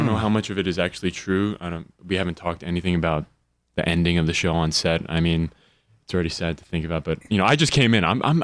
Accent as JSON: {"language": "English", "town": "New York City", "region": "New York", "country": "United States", "tie": "born or raised there", "said": "Yeah. I was born in Manhattan."}